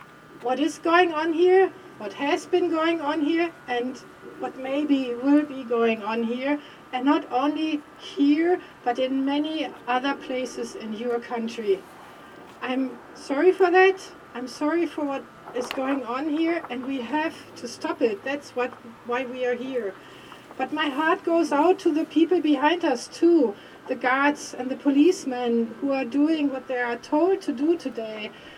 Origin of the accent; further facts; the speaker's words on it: Germany; English is a second language; from Germany. I'm a Catholic worker too.